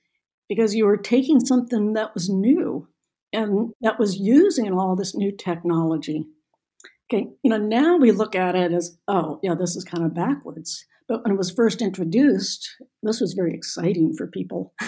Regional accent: the South, United States; So partly the simplicity shocked me as a Southerner to make something for a holiday, it has to be complicated.

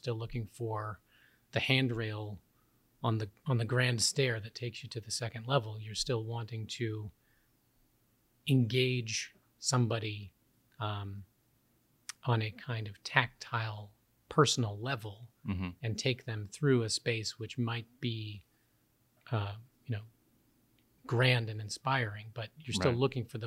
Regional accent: Massachusetts, United States; I grew up in Massachusetts. I would go on field trips to the Museum of Fine Art in Boston, or the Isabella Stewart Gardner.

